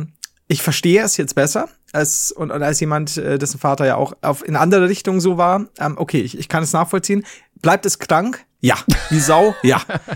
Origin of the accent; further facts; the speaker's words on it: Bavaria, Germany; Also, ja, als Bayern, als Deutsche nicht so drin.